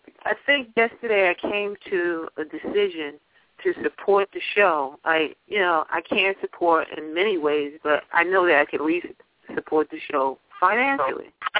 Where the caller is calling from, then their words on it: Brooklyn, New York, United States; I'm calling from Brooklyn, New York.